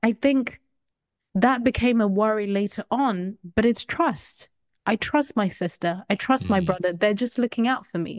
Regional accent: Zimbabwe; As someone that was born and raised in Zimbabwe and grew up around all different types of white people

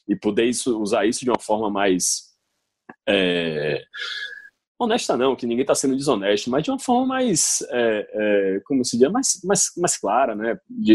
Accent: Salvador, Bahia, Brazil; Eu sou de Salvador

